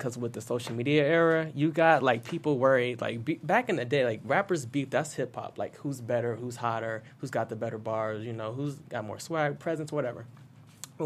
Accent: Ohio, United States; I'm from Ohio.

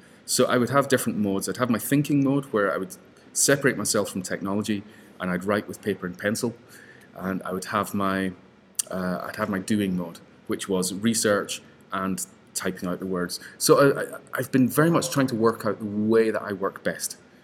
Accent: Scotland, United Kingdom; Yes, being Scottish.

